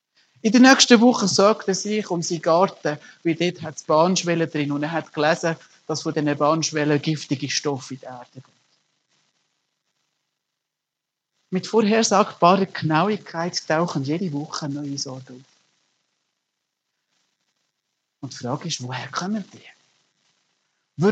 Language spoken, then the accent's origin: German; Germany; born there; Meine Mutter ist Bündnerin, meine Frau ist Bernerin und ich bin in Deutschland geboren.